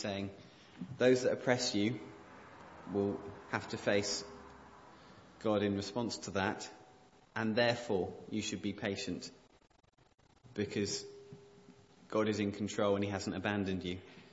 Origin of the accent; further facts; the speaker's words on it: United Kingdom; born there; I was born in Britain, a very wealthy country.